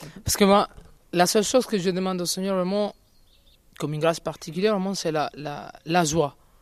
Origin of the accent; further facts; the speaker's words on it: Venezuela; French is a second language; et même pour mon pays aussi, parce que je viens du Venezuela.